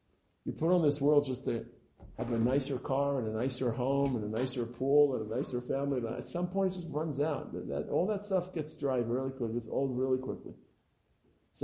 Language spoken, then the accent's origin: English; Perth, Western Australia, Australia; now in Israel; I grew up in Perth, and my parents didn't have so much access to Talmud Torah, but here I am